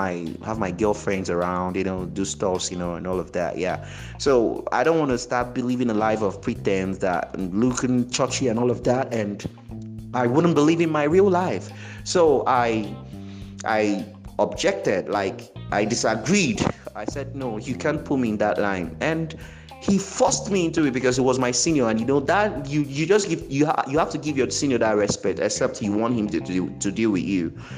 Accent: Olo, Imo, Nigeria; I am a gospel music artist. I'm from Imo State, Olo precisely.

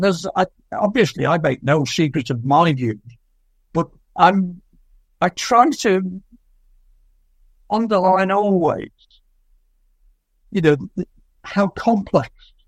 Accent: Manchester, North West England, United Kingdom; You know, I'm from Manchester.

